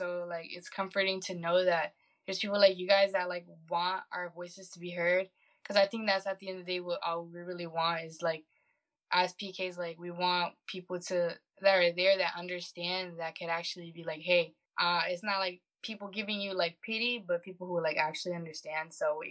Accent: Naples, Florida, United States; now in Sarasota, United States; I grew up in Naples, Florida, and then my dad, like, became a pastor. I think I was about, like, 7 or 8.

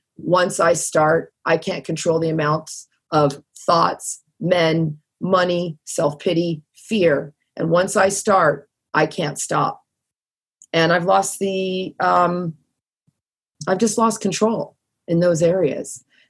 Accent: California, United States; now in Toronto, Canada; I'm from California. I forgot to tell Justin that. I'm actually from Orange County. And I came to Toronto and my problems followed me.

